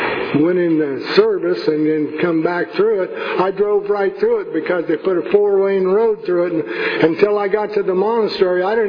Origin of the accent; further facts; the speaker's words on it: Urbandale, Iowa, United States; I was born in Iowa, and I come to live in Urbandale, Iowa. And that's a suburb of Des Moines.